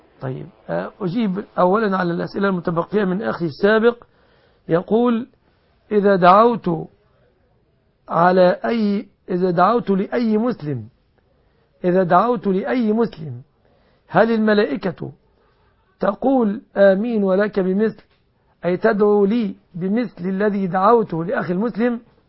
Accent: Egypt

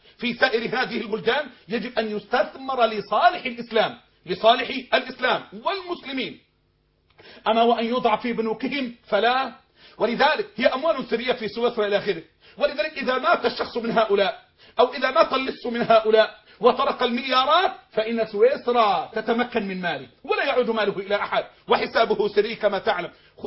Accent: Egypt; مش عنصرية عشان أنا مصري، لا لا لا، أنا أؤمن بالدين فقط وليس بالدولة أو بغيرها على الإطلاق

